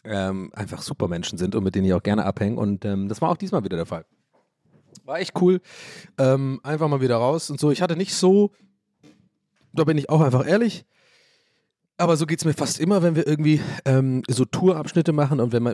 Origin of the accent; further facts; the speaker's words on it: North Rhine-Westphalia, Germany; ich bin ja aus dem Pott hier.